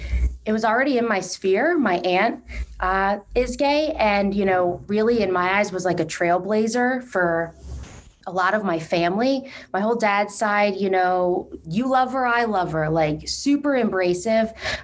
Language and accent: English; Pennsylvania, United States; So I grew up right outside of Philly, and I was a weird kid.